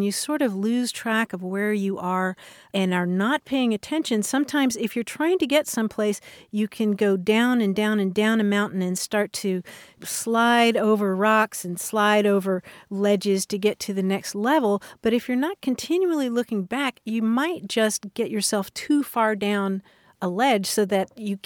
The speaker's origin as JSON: {"language": "English", "region": "Kentucky", "country": "United States", "tie": "born or raised there"}